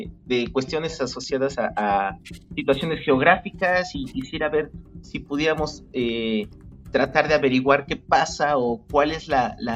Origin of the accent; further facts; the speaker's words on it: Mexico; Somos puros mexicanos